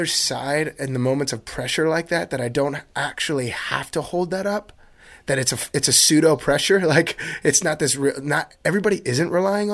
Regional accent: New Jersey, United States; now in California, United States; especially growing up in New Jersey too. Like it was like quite an intense, you grew up like, when I moved to California, I didn't believe anybody could be that nice when I first met them.

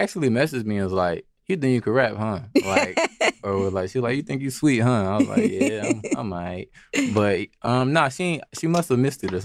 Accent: Atlanta, Georgia, United States; now in Detroit, United States; I grew up in Atlanta, so I know a lot about Atlanta, and I'm like learning a lot about Detroit now that I'm back and I'm older.

